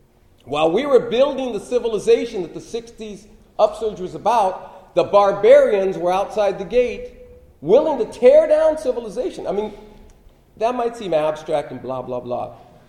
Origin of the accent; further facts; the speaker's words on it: City Terrace, California, United States; born there; it's kind of like I was born in City Terrace.